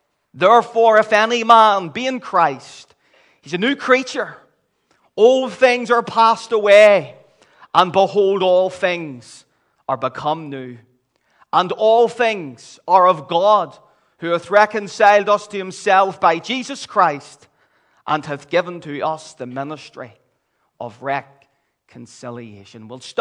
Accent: Belfast, Northern Ireland, United Kingdom; I'm from the Donegal Road area in Belfast

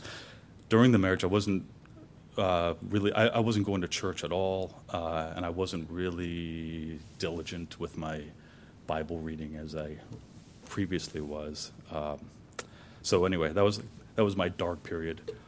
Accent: New York, United States; also born or lived in Virginia; So Very briefly, I was born in Virginia, moved back to New York, where my parents were originally from.

